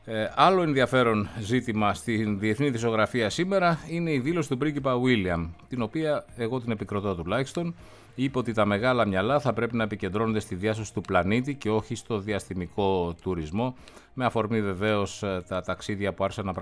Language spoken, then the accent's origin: Greek; Corfu, Ionian Islands, Greece; στην ιδιαίτερη πατρίδα μου, την Κέρκυρα.